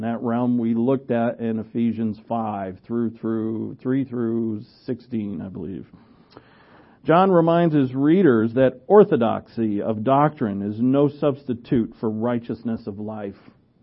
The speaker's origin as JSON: {"language": "English", "region": "New England", "country": "United States", "accent": "New England", "said": "I don't know, my New England accent comes out every once in a while."}